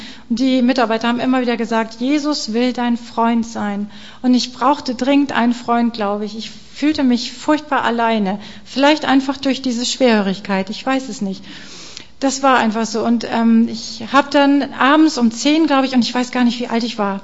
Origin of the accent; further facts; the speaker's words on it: Lower Saxony, Germany; Wir sind aufgewachsen im Süden von Hamburg, im Landkreis Harburg.